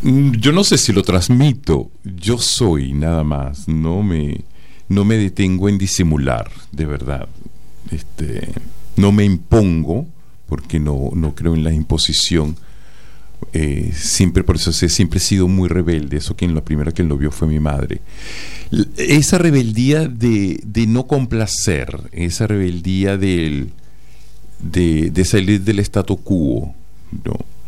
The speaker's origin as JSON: {"language": "Spanish", "town": "Caracas", "region": "Capital District", "country": "Venezuela", "said": "Yo soy de Caracas, entonces yo tengo ese verde."}